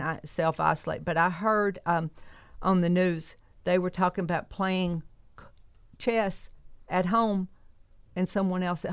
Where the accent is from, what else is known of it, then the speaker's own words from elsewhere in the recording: the South, United States; accent: southern; all she said was my southern accent and trying to speak Spanish.